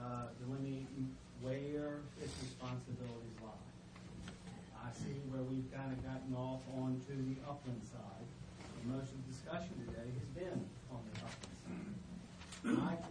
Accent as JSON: {"language": "English", "region": "Virginia", "country": "United States", "tie": "born or raised there", "said": "which I always referred to as the police pier growing up on the Lafayette River. That's where I've spent my whole life"}